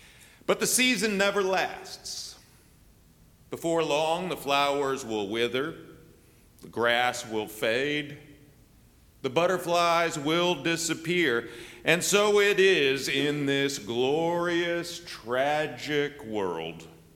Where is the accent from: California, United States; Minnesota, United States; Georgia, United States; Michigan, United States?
Michigan, United States; When I was growing up in Michigan, it was, of course, Christmas.